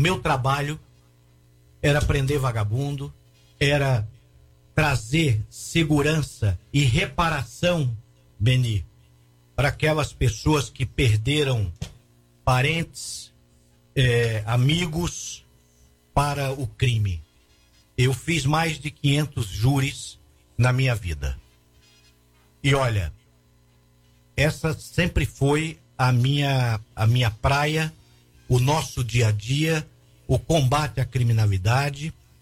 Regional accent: Rondônia, Brazil; Não, eu sou de Rondônia.

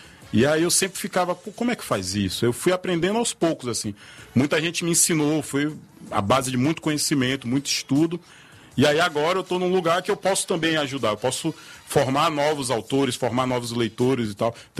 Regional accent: Salvador, Bahia, Brazil; É, eu sou nascido e criado na Lapinha, nasci no Nanere

